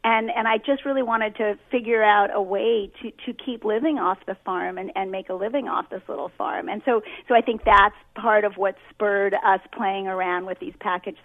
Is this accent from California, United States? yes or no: no; Brooklyn, New York, United States; born or raised there; also born or lived in Manhattan